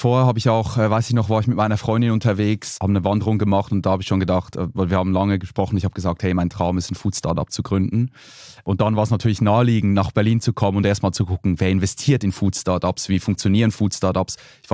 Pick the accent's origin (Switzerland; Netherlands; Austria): Switzerland; als Schweizer und Käseliebhaber